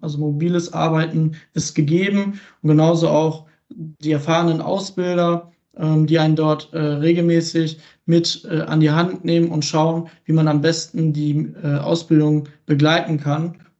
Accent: Porta Westfalica, North Rhine-Westphalia, Germany; ich bin 20 Jahre jung. Ich komme aus Porta Westfalica

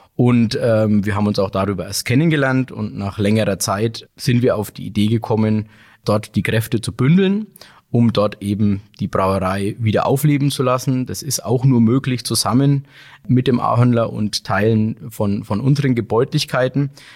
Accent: Bamberg, Bavaria, Germany; Ich bin Mitinhaber der Bamberger Ahornderbräu und bin auch gebürtiger Bamberger, wohne in Bamberg und liebe Bamberg und Bier.

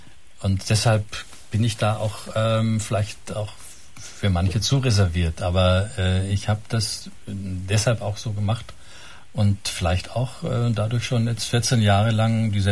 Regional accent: Carinthia, Austria; Ich bin ja am Wörthersee aufgewachsen und da gab es viele von denen

